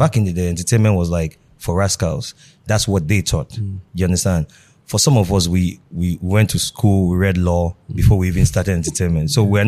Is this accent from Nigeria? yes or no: yes; Ajegunle, Lagos, Nigeria; oh, I came from Ajegunle, I did this, I did that.